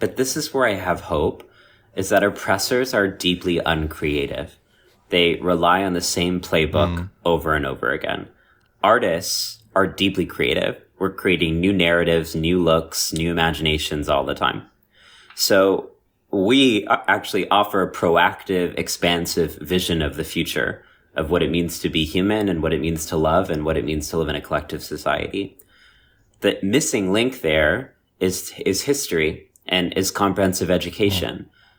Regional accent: India; what's really sad as an Indian person is that even if people knew about British colonization

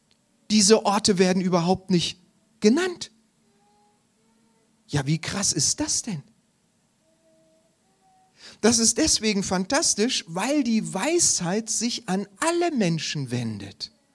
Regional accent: Solingen, North Rhine-Westphalia, Germany; Ich komme aus Solingen

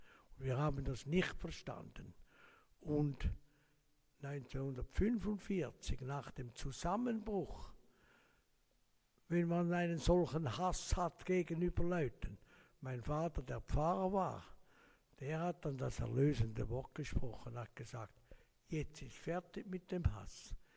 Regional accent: Laufen am Rheinfall, Zurich, Switzerland; Ich bin aufgewachsen in Laufen am Rheinfall. Das ist also über dem Rhein, über dem Rheinfall. Und auf der anderen Seite sieht man hinüber nach Deutschland. 1940 geboren

